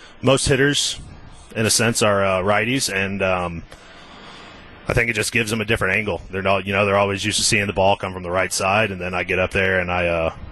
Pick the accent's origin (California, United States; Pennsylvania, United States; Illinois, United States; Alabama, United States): Illinois, United States; with me growing up in very southern